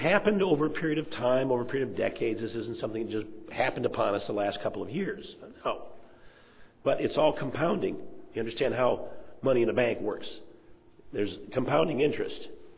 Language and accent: English; Detroit, Michigan, United States; Look, I grew up in Detroit, and this country is not going to see the day when all the rights and the prejudice is gone.